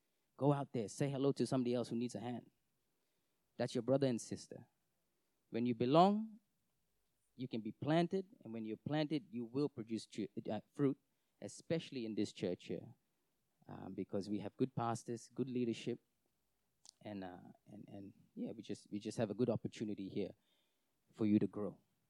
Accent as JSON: {"language": "English", "country": "Singapore", "said": "I'm short, I'm Indian, from Singapore."}